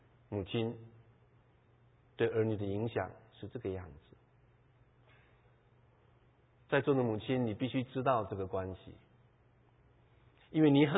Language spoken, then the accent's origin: Chinese; China; 就是道理很简单嘛，我们中国人很懂的。